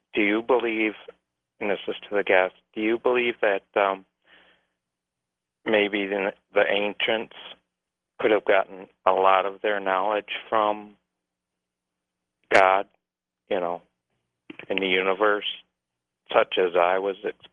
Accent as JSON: {"language": "English", "region": "Michigan", "country": "United States", "said": "And, yes, I'm actually a Michigander, too, originally. I'm from Charlevoix County."}